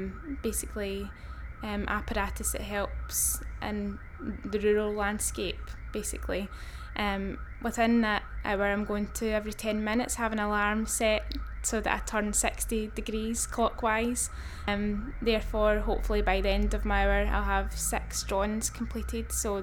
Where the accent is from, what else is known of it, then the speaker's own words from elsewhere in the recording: Scotland, United Kingdom; I'm from Lanarkshire in Scotland and my date of birth is the 30th of March 1985.